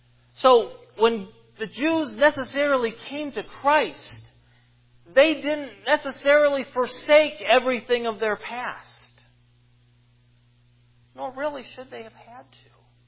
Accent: United States; I am an American. When I say that I am American, one thing comes in to mind. It's where I am born. It's where I live.

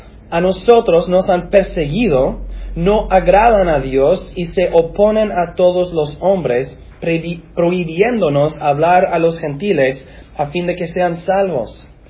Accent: Massachusetts, United States; born there; yo nací en Massachusetts, a la otra costa. Y cuando yo tenía 11 años, nosotros vivíamos al lado de mis abuelos.

